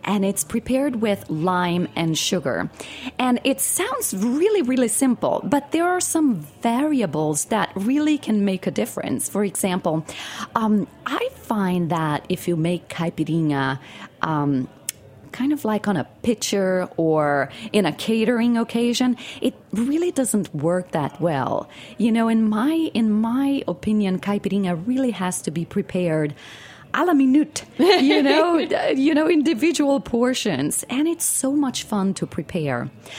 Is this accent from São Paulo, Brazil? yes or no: no; Rio de Janeiro, Brazil; So, for example, when I was growing up in Rio, I used to go to the farmer's market